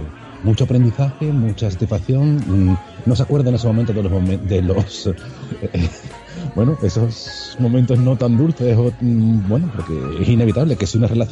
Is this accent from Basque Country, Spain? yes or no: no; Cádiz, Andalusia, Spain; Pero los que somos de Cádiz sabemos, siempre dicen, ¡wow, Cádiz en el sur, ahí tiene que estar calentito ahora!